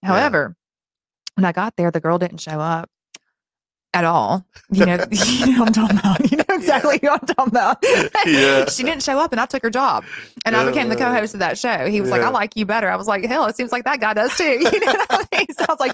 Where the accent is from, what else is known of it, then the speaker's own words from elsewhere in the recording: Birmingham, Alabama, United States; Birmingham, Alabama.